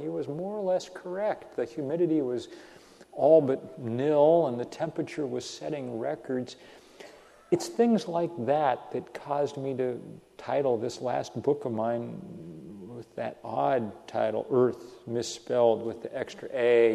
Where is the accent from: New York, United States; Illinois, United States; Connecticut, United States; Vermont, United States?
Vermont, United States; My home state of Vermont got its taste in late August when Hurricane Irene came up the East Coast.